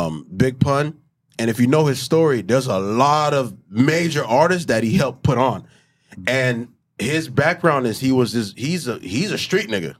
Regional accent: Florida, United States; But again, I'm from South Florida.

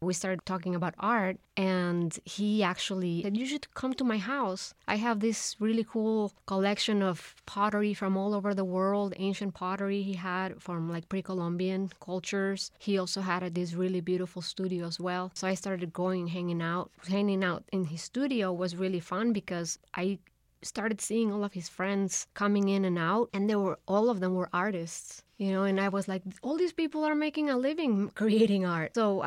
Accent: Mexico City, Mexico; moved away as an adult; now in United States; I came from Mexico City. I was born and raised there, and I was born into a multicultural family there and an artistic family as well. And I came to the United States when I was 23 years old, and I migrated here

